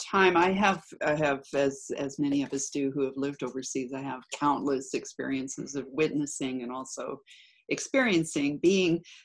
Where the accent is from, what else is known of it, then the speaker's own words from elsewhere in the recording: United States; now in Hong Kong; or it wasn't a Chinese person treating me like I was an imbecile because I'm an American and I'm white